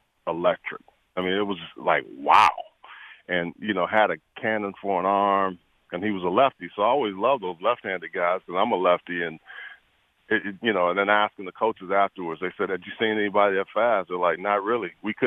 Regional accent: Houston, Texas, United States; I grew up in Houston, man. I saw some hell of a athletes.

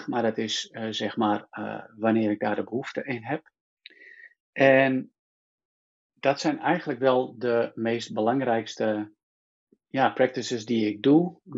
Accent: South Africa; En ben uiteindelijk weer teruggegaan naar Zuid-Afrika, waar we vandaan komen. Waar ik geboren ben.

